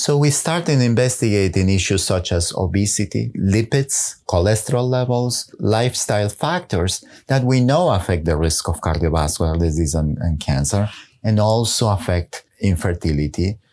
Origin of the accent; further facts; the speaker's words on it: Argentina; moved away as an adult; also born or lived in Israel; I was born in Argentina and I grew up there. And after I finished high school, I moved to Israel to do an undergrad degree in mathematics